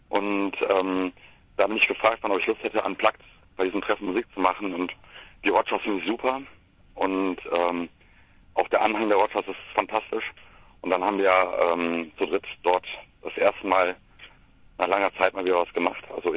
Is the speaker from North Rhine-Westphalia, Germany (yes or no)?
yes; Meerbusch, North Rhine-Westphalia, Germany; Ich komme aus Meerbusch, das ist ein kleines bonziges Kaff zwischen Krefeld, Düsseldorf und Neuss.